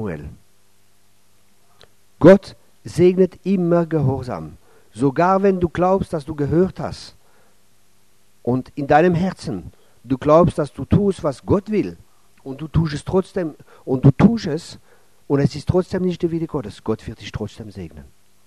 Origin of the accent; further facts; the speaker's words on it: France; now in Germany; Man merkt in Deutschland, als Franzose merke ich das besonders, man ist sehr geengt.